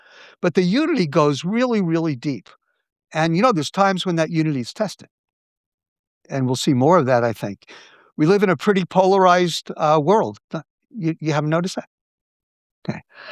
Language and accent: English; Brooklyn, New York, United States; And now, I am from Brooklyn. So when I start talking about horticultural issues, take it with a grain of salt.